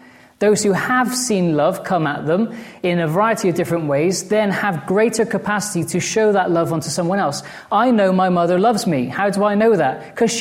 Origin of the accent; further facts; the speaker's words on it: England, United Kingdom; particularly as an Englishman and particularly after England have just beaten Wales in the rugby.